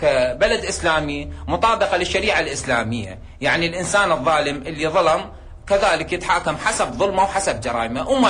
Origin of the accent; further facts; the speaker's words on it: Iraq; هذه الإهانة اللي انهنتها أنا كعراقي